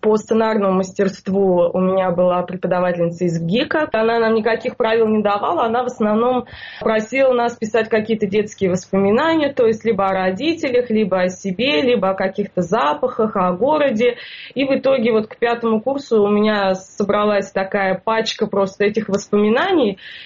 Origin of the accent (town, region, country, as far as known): Kineshma, Ivanovo Oblast, Russia